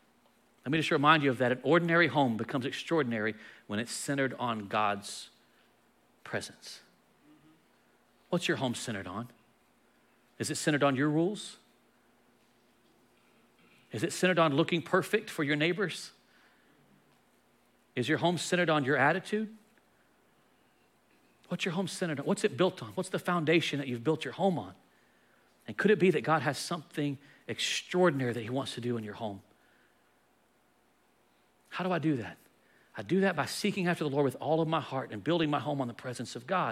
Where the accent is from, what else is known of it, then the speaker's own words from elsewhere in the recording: Texas, United States; I come from the Dallas-Fort Worth area, you can't see nothing.